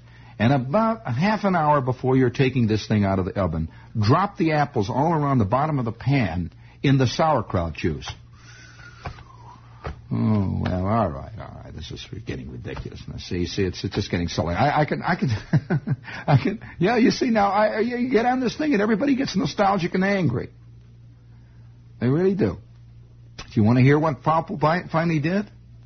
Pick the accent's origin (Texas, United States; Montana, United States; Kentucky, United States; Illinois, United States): Illinois, United States; Chicago; I was not born in Indiana. I was born in Chicago. And this was in the very close vicinity of Lincoln and Belmont.